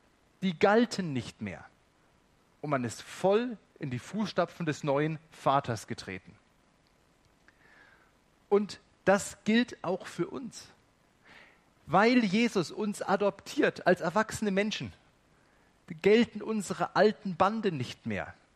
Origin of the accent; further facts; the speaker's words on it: West Germany, Germany; Das war für mich eine der eindrücklichsten Erfahrungen, die ich als Wessi im Osten machen musste.